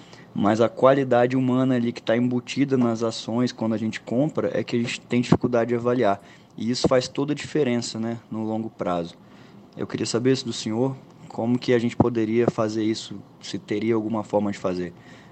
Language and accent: Portuguese; Brasília, Federal District, Brazil; eu sou aqui de Brasília